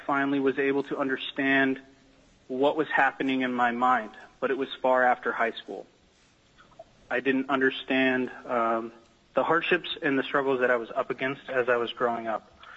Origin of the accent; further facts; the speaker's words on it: Palmer, Alaska, United States; I was born and raised in Palmer, Alaska.